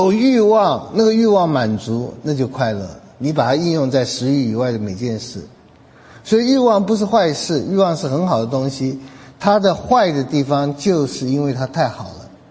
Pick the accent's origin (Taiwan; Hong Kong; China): Taiwan; 我是72岁的，所以我小的时候是很久以前了。我们小的时候在台湾，我没有饿肚子